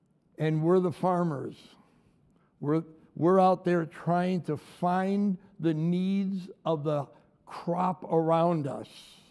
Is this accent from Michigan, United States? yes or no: yes; Detroit, Michigan, United States; as you travel around the world and you tell someone you're from Detroit